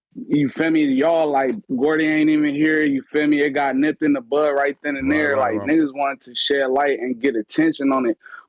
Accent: California, United States; I'm from the Bay, so I don't got no problem with the niggas I'm finna name

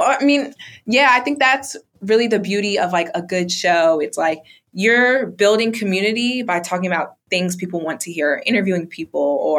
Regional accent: Bronx, New York, United States; Like, we're both Black women, or we're both from the Bronx.

